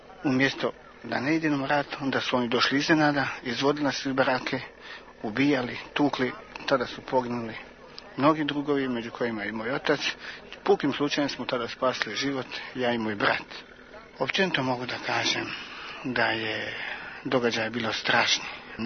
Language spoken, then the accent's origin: Bosnian; Sarajevo, Federation of Bosnia and Herzegovina, Bosnia & Herzegovina; iz Sarajeva sam.